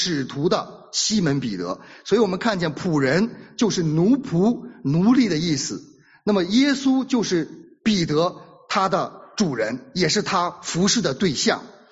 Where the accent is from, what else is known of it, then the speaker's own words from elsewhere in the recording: China; 如果说我们中国人说把手伸出来，我们怎么样，是这样对吧，把手伸出来。